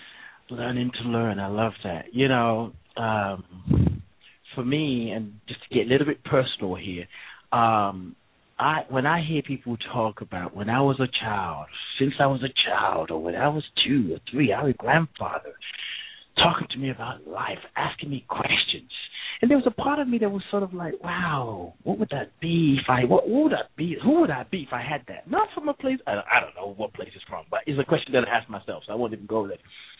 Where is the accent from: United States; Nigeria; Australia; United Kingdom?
Nigeria; Because I grew up in Nigeria, that means so much to me.